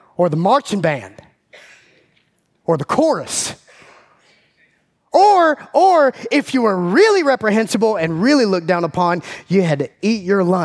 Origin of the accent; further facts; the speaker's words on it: Macon, Georgia, United States; I grew up in Macon, Georgia, born and raised in Central Georgia.